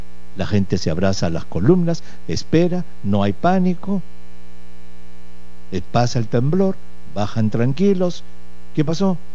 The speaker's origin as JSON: {"language": "Spanish", "country": "Peru", "said": "yo como peruano puedo hablar por mi país, por Perú"}